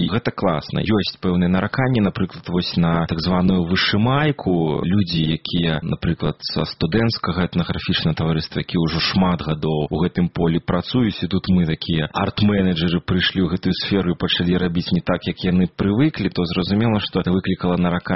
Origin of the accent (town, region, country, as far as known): Belarus